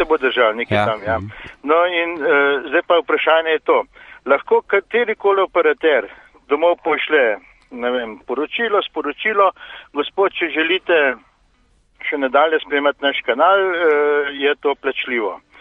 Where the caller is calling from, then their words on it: Litija, Central Sava, Slovenia; iz Litije.